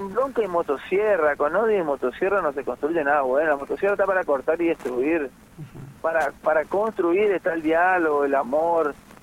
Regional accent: Argentina; Como ciudadano argentino

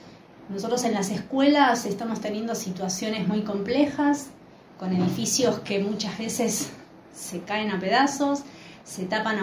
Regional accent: Argentina; el orgullo que tenemos como argentinos

